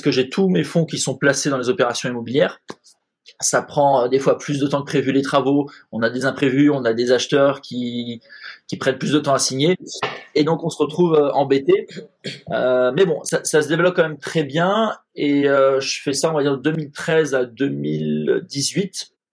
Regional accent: Antibes, Provence-Alpes-Côte d'Azur, France; also born or lived in Paris; Alors moi j'habite de base, à la base je suis parisien, mais on a déménagé très rapidement dans le sud de la France. Donc moi j'habite à Antibes avec mes parents

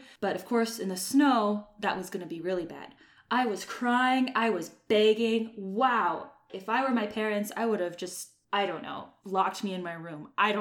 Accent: South Dakota, United States; I grew up in South Dakota and it was really bad weather.

